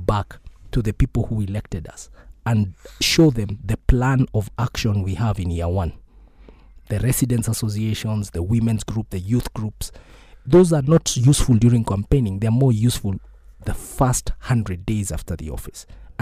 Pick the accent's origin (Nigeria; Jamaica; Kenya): Kenya; Nairobi; born there; I was born in Pumwani Hospital. All right, that's a normal hospital in Nairobi.